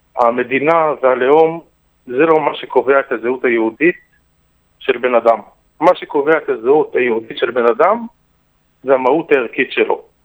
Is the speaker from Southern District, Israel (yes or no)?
no; Bnei Brak, Tel Aviv District, Israel; אני גר בבני ברק, נולדתי בבני ברק.